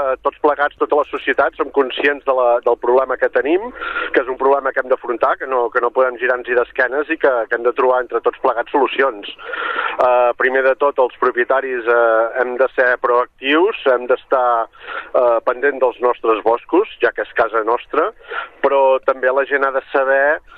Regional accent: Sant Llorenç Savall, Catalonia, Spain; Penseu, per exemple, en el meu poble, Sant Llorenç Savall

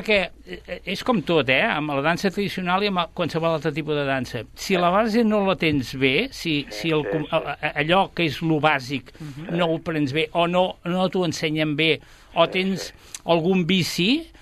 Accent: Sabadell, Catalonia, Spain; Jo sóc sabadellenc, nascut a Sabadell, sí.

